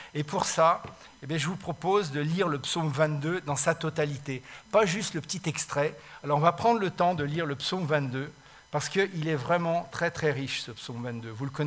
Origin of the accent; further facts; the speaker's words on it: France; Quand je veux écrire un article scientifique, je l'écris en anglais directement, même si je suis français.